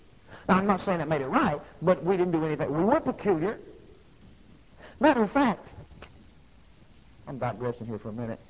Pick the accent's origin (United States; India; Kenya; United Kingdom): United States; I'm American. I get my opinion.